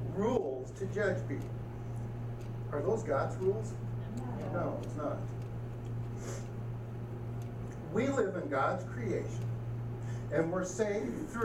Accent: Omaha, Nebraska, United States; I'm from Omaha.

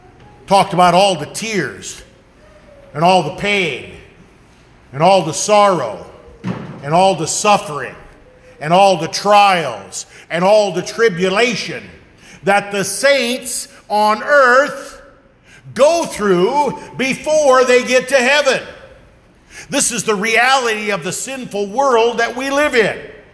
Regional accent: Nebraska, United States; I'm born and raised in Nebraska. Go Big Red bleeds through my veins.

